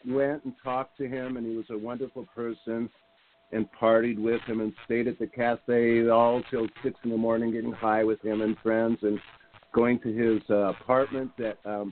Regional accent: North Hollywood, California, United States; I grew up in North Hollywood.

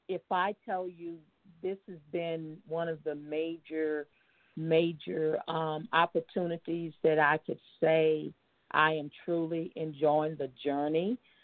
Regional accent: United States; born there; I was born here in America, and, you know, don't tell me nothing about Africa. I'm not from Africa, blah, blah, blah, blah, blah.

